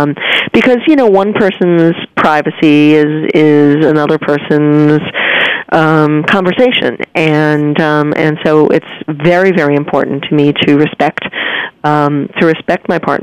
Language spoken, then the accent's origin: English; New York, United States; growing up in New York, being a New Yorker at a time in the, you know, 60s, 70s, and 80s when food was very big